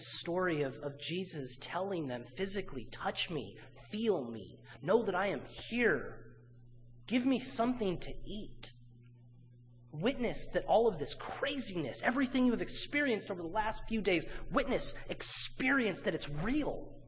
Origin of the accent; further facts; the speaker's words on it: San Dimas, California, United States; One, I come from the San Dimas area, and most people know us for two reasons.